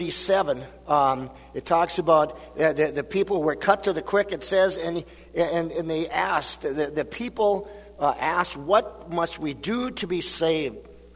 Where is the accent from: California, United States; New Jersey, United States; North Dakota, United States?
North Dakota, United States; McHenry; now in Minnesota, United States; I grew up in McHenry, North Dakota, which is probably straight east here, about, I'm guessing, about 130-140 miles, I suppose.